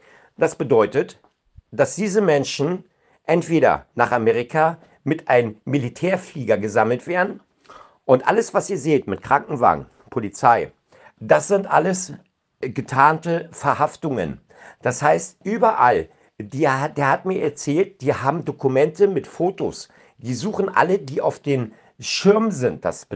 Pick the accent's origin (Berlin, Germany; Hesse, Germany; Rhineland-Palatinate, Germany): Berlin, Germany; born there; now in Bremen, Germany; ich bin kein Bremer, ich komme aus Berlin gebürtig, Berlin-Mitte geboren.